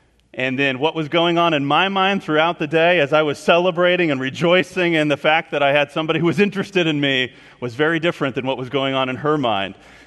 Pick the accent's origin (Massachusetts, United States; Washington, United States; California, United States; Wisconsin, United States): California, United States; I was originally from California, in case you wanted to know. And then ended up coming to Purdue.